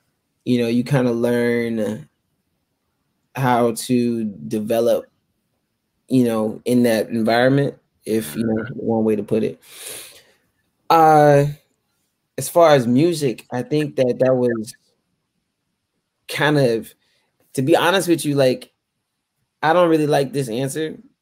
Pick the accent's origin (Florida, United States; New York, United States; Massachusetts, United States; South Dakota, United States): Florida, United States; Tallahassee; I'm from Tallahassee, Florida, raised down some dirt roads with some hardworking people. A lot of them are street evangelists.